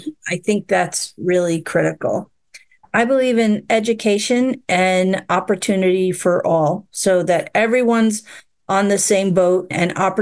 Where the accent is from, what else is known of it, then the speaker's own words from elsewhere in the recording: Southold, New York, United States; I grew up in Southold, Long Island. So if you picture the map of Long Island, there's two forks. I grew up on the North Fork. So it was very, at the time, it was very rural. One stoplight.